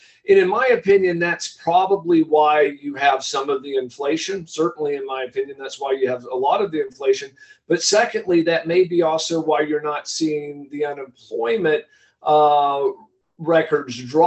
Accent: Alabama, United States; now in Atlanta, United States; let's say I'm originally from the Northern Gulf Coast. Down there, I'm in Atlanta, have been in Atlanta for the last 30 some odd years, but I still have a place down in Gulf Shores.

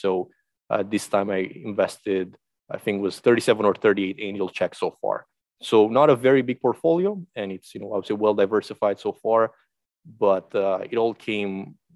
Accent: Bucharest, Romania; moved away as an adult; now in United States; born and raised in Bucharest, Romania, in Eastern Europe, came to the United States for a college at the University of Rochester.

